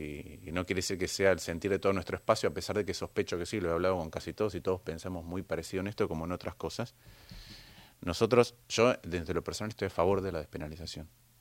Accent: Buenos Aires, Argentina; O sea, lo digo como porteño

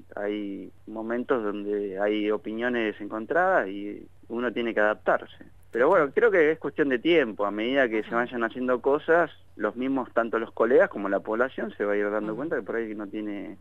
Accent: Carhué, Buenos Aires Province, Argentina; Yo soy del interior de Buenos Aires, de un pequeño pueblito suroeste que se llama Carué.

